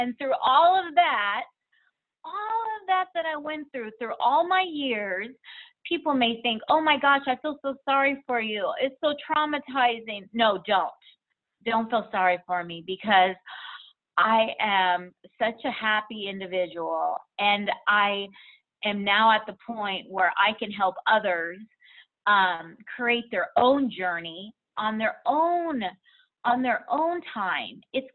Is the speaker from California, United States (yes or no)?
yes; Solvang, California, United States; I grew up in Santa Barbara County in a little town called Solvang, California.